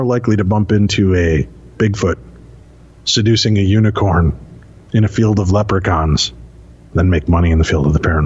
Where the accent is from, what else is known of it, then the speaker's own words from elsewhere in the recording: Chicago, Illinois, United States; I'm from the Chicago area.